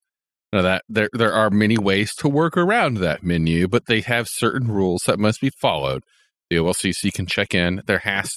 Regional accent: Alabama, United States; When I went back to my home state of Alabama

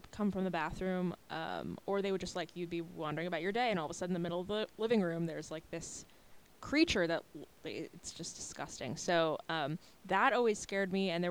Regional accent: New York City, New York, United States; So I grew up in New York, and in New York City, there's this bug that doesn't exist outside of New York

